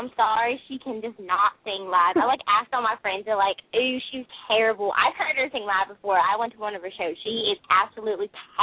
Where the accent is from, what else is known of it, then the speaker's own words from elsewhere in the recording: Pennsylvania, United States; No, I'm from Pennsylvania.